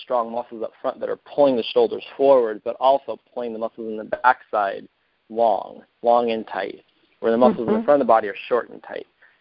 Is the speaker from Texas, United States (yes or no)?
no; Detroit, Michigan, United States; also born or lived in Portland; I grew up in Metro Detroit, and I went to college in Ann Arbor for photography at Washtenaw Community College